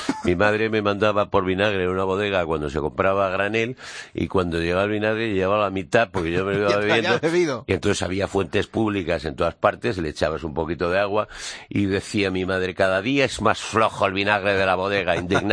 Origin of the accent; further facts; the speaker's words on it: Madrid, Community of Madrid, Spain; Los de la Prospe, que hemos ido siempre. Yo soy de la Prospe, ¿lo sabías?